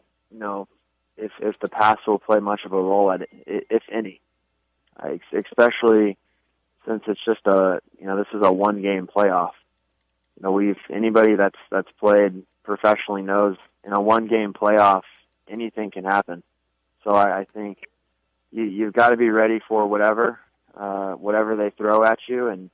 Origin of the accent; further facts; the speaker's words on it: United States; Again, growing up in America for the amount of years I've been here for, you know, I'm American at the same time